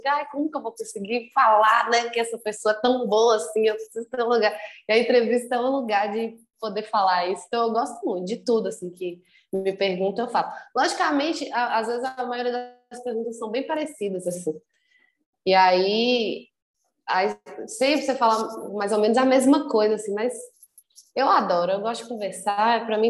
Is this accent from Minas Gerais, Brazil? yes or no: yes; Taiobeiras, Minas Gerais, Brazil; é difícil você ser de uma cidade do interior, como eu sou de Itaiobeiras, que é longe de tudo quanto é capital. É longe da capital de Minas Gerais, é longe da capital da Bahia, porque Itaiobeiras é perto da Bahia.